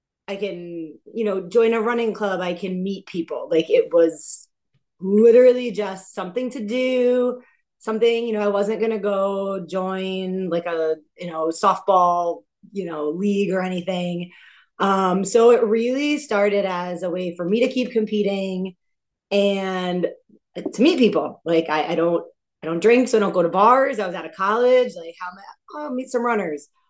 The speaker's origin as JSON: {"language": "English", "region": "New Jersey", "country": "United States", "said": "I'm from New Jersey. I've lived here since I was four."}